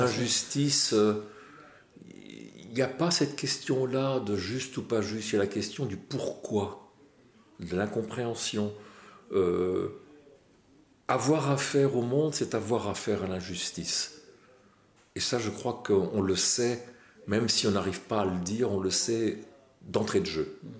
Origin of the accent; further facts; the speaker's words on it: Algeria; moved away; Mais nous avons vécu ce pays comme nôtre. Je suis un Algérien en exil.